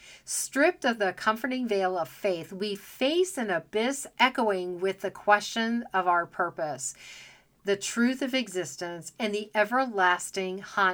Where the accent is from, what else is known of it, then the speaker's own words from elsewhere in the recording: Phoenix, Arizona, United States; also born or lived in Washington; After growing up in Phoenix, Arizona, my husband and I called Washington State home for 8 incredible years.